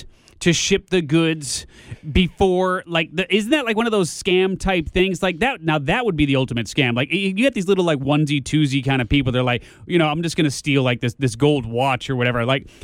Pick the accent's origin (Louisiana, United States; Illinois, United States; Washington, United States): Illinois, United States; Chicago; I come from Chicago, dude.